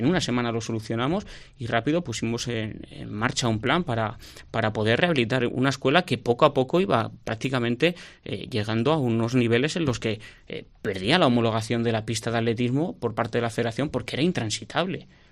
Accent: San Chidrián, Castile and León, Spain; con la euforia de haber conseguido pues la alcaldía de mi pueblo, ¿no? Algo que no había sido posible nunca. El Partido Socialista no había ganado nunca las elecciones en San Chidrián

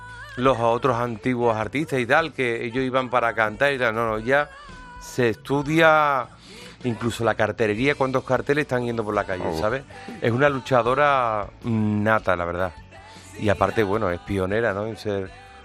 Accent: Andalusia, Spain; donde se rescata mi barrio, de donde vengo y mi tierra, mi Andalucía y lo que soy yo

